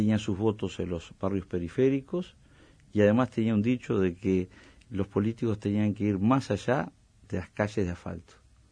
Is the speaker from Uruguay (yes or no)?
yes; Treinta y Tres, Uruguay; yo defiendo mi pueblo y mi región